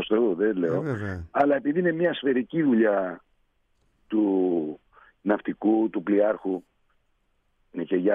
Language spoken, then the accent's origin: Greek; Athens, Attica, Greece; now in Paros, Greece; Εγώ είμαι από Αθήνα, έτσι, να τα ξεχωρίσουμε τα πράγματα. Εγώ είμαι γέννημα θρέμα Αθηναίος, Ακρόπολη, η περιοχή μου, από εκεί ήταν οι γονείς μου.